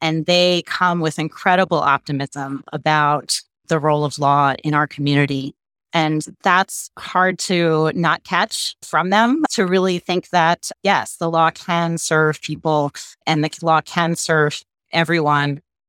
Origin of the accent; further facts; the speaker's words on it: Maryland, United States; They settled in Maryland. So I grew up in Maryland.